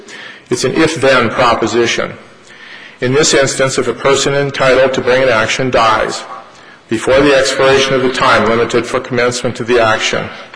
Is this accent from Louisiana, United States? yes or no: no; Duluth, Minnesota, United States; I'm an attorney from Duluth, Minnesota.